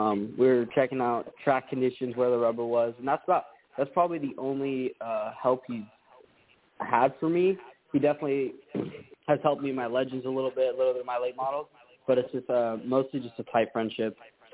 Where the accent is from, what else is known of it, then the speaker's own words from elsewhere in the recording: Las Vegas, Nevada, United States; And then I actually did two ARCA starts last year, which was my hometown of Vegas and then Phoenix.